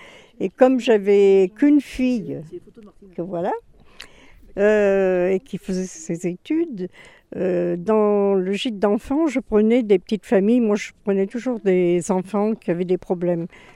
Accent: Jonchère, France; je suis née à Jonchère d'abord. Je suis partie, je suis revenue à 22 ans. Et je me suis mariée en 1955. Donc, ça fait vraiment d'être à Jonchère, ça fait depuis 55.

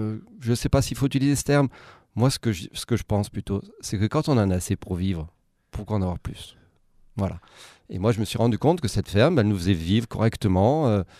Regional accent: Grenoble, Auvergne-Rhône-Alpes, France; Et puis que moi, je suis grenoblois et que je connaissais les débouchés sur Grenoble.

